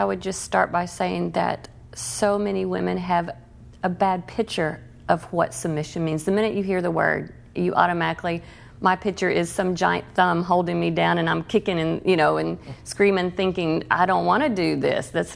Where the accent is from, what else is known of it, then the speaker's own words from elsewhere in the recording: the South, United States; I am from the South, so I'm sure there's a little bit of that Southern hospitality thrown